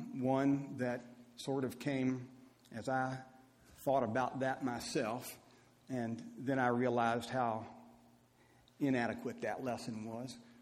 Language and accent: English; Valley Station, Kentucky, United States; I grew up in Valley Station, Kentucky, and W.O. Byers and Brother Hatton were elders of the church at Valley Station.